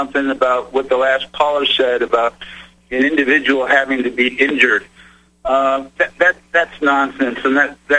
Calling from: Valley Forge, Pennsylvania, United States; Good, thank you very much. I'm calling from Valley Forge.

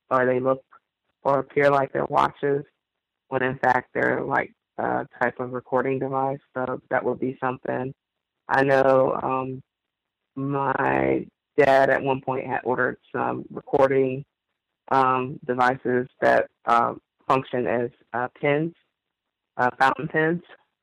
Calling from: New Orleans, Louisiana, United States; Yes, I'm the caller from New Orleans, Louisiana.

